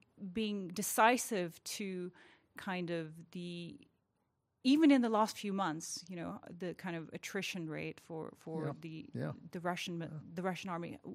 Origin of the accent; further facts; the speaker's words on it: Nepal; also born or lived in Europe; now in United States; I moved to the United States 2 years ago as well. I mean, I grew up in Nepal in the shadow of the CCP. I lived in Europe.